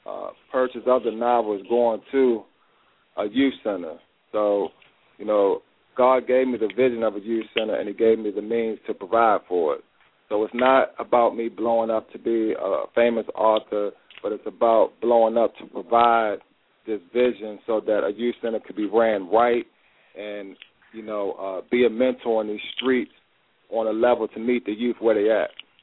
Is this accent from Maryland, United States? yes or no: yes; Maryland, United States; moved away as an adult; now in Columbus, United States; I'm originally from Maryland, but as of now, I'm making Columbus, Ohio my hometown. I came up here in 1992 to attend DeVry University.